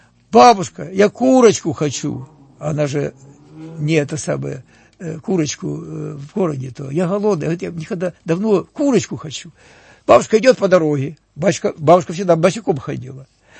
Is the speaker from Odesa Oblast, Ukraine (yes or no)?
no; Avdiivka, Donetsk Oblast, Ukraine; born there; я родился в Авдеевке, кстати